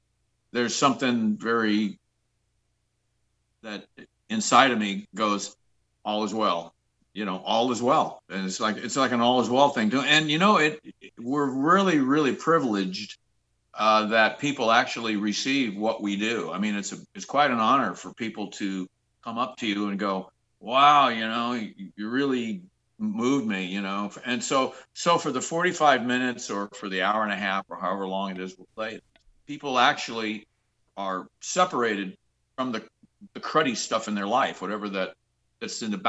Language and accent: English; Long Island, New York, United States; I'm from Long Island. I'm just loaded with patience.